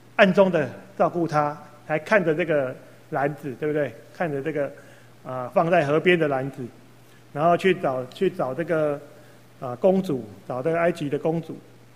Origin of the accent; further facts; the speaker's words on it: Taiwan; 这个当然也凸显到我们台湾人的还蛮重学历的哈